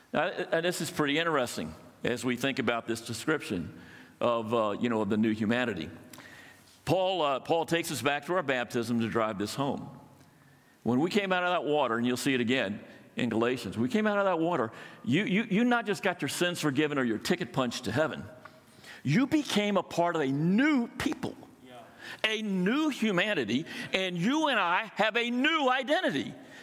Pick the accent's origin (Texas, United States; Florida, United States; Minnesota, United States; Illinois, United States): Florida, United States; also born or lived in California; I'm from the Southeast originally, from Florida, where I became a Christian at the University of Florida.